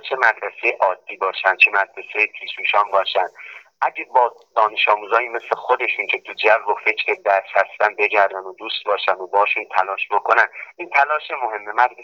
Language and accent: Persian; Parsabad, Ardabil Province, Iran; شهر پارساباد.